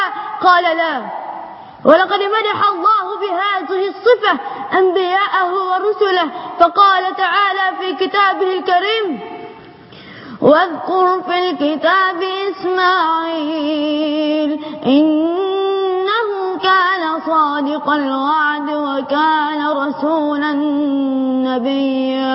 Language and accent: Arabic; Egypt; بلدنا مصر